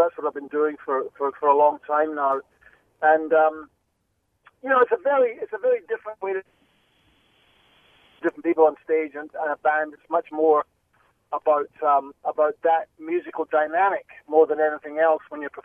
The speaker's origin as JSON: {"language": "English", "region": "Scotland", "country": "United Kingdom", "said": "I think it comes from just being Scottish."}